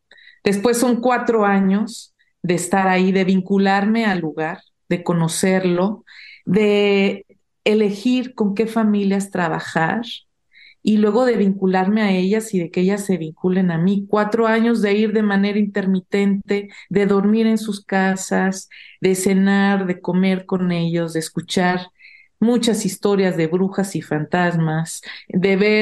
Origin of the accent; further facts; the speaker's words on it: State of Mexico, Mexico; also born or lived in El Salvador; me ponen como salvadoreña mexicana. Pero mi mamá es mexicana y yo crecí en el Estado de México. Tal vez de los 4 a los 10 años viví en el campo, entre vacas y borregos.